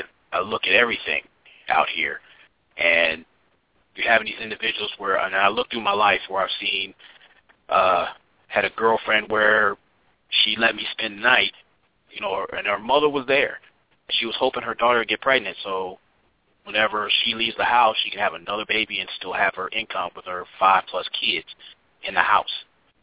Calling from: Indianapolis, Indiana, United States; from Indianapolis.

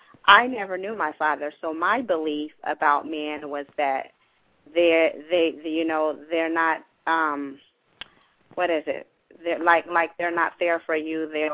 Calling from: California, United States; California.

